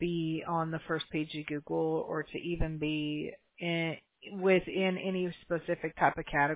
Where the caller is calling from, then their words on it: California, United States; Yeah, I'm in California. We got some nasty weather over here, too.